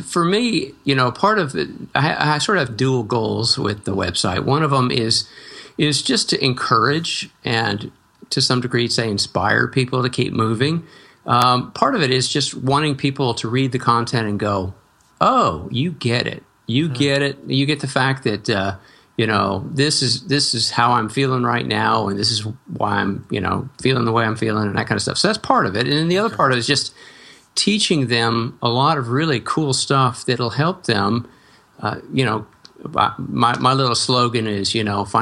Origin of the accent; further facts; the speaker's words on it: Atlanta, Georgia, United States; also born or lived in western US; So I grew up in Atlanta. Well, I grew up out west for a while and then moved to Atlanta, went to school there, did my undergrad there